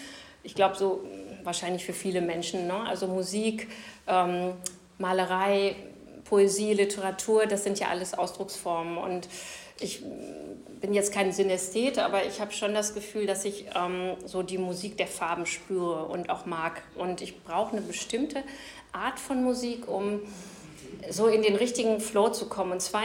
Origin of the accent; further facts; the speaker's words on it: Delbrück, North Rhine-Westphalia, Germany; ich bin am Kirchplatz in Delbrück aufgewachsen